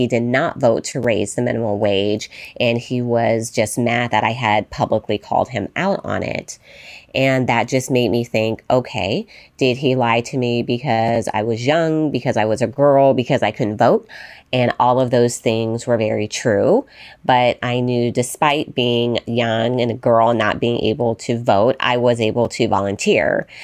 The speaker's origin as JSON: {"language": "English", "town": "Las Vegas", "region": "Nevada", "country": "United States", "tie": "born or raised there", "said": "And growing up in Las Vegas, Nevada, even at the time, there were not a lot of women of color who were elected officials."}